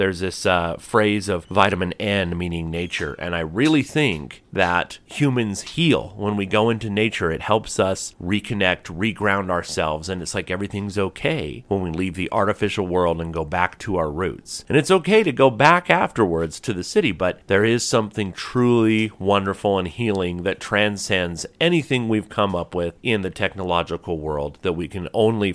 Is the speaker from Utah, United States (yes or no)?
yes; Utah, United States; I am from Utah in the United States